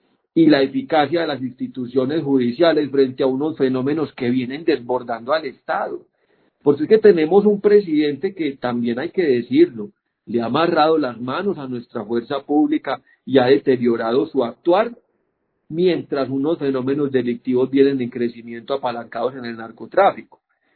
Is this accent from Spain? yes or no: no; Colombia; a mí me da mucha tristeza, por supuesto, como colombiano